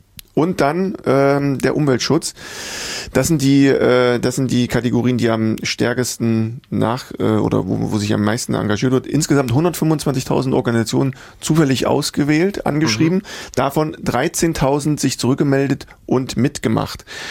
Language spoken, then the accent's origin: German; Gothenburg, Västra Götaland County, Sweden; now in Germany; Göteborg, meine alte Heimat, wie ihr alle wisst.